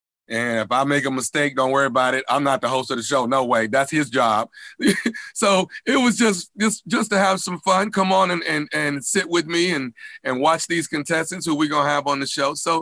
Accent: Houston, Texas, United States; This is my hometown, born and raised. So I really felt good about being able to show off my city

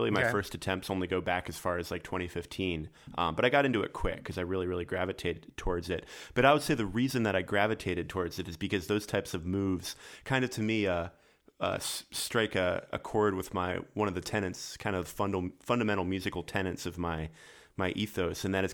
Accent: Annapolis, Maryland, United States; Yeah, so I'm from Annapolis, Maryland, and both of my parents are bluegrass musicians

